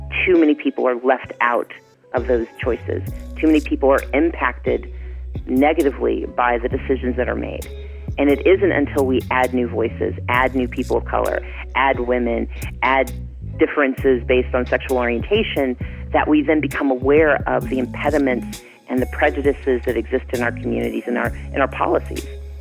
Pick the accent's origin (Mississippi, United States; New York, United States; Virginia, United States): Mississippi, United States; I grew up poor in Mississippi.